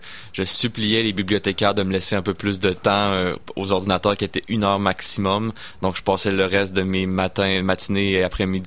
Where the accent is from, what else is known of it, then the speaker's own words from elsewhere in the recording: Sainte-Foy, Quebec, Canada; Je suis né à Sainte-Foy, puis born and raised pour la suite. En fait, j'ai été élevé sur la rive sud.